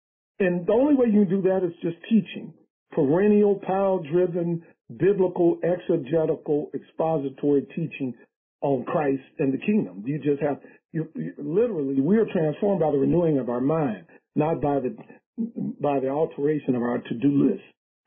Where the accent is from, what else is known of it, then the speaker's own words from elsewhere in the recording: United States; born there; I'm an American citizen by birth